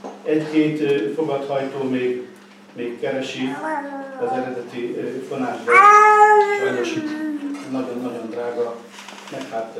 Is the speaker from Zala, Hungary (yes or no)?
no; Kőszeg, Vas, Hungary; born there; és mint katona került Kőszegre, és én már itt születtem 57 évvel ezelőtt